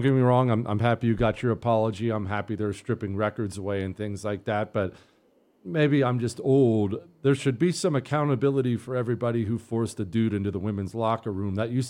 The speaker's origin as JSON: {"language": "English", "country": "United States", "said": "I love Independence Day. I'm an American. I've raised Americans."}